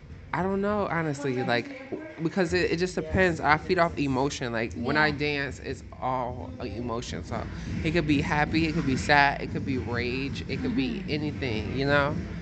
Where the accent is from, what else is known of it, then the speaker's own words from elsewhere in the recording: Ohio, United States; No, I'm from Ohio.